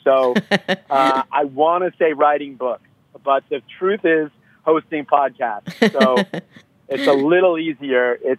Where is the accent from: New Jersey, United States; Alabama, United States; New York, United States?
New York, United States; I'm just a New Yorker, but we're all a little Brooklyn, aren't we?